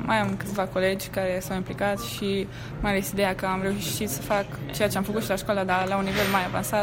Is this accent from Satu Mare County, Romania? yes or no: yes; Satu Mare, Satu Mare County, Romania; sunt din Satu Mare, de la Colegiul Național Ioan Slavici, trec clasa 11